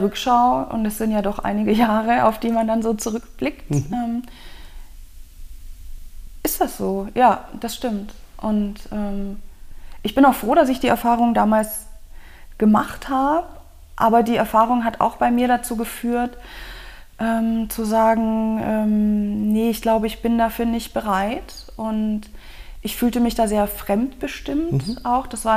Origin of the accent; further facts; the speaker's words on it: Weiden in der Oberpfalz, Bavaria, Germany; Ich bin in Weiden in der Oberpfalz aufgewachsen. Das ist eine kleine Stadt, die, glaube ich, auch erst in den 80er Jahren mit der Autobahn angeschlossen wurde. Also es ist Nordbayern, 90 Kilometer von Regensburg